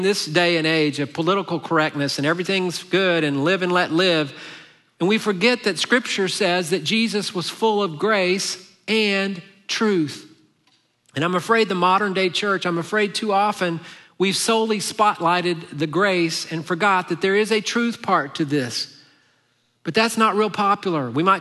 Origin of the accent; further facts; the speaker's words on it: United States; And I think for us, especially growing up in America, we like to bring our American culture and kind of mix it with the kingdom of God culture, right?